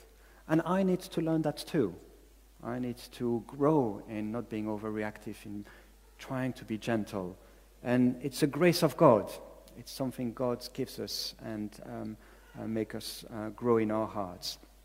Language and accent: English; Belgium; English is a second language; might recognize I don't have really an English accent. So this is because I'm from another country, I'm from Belgium.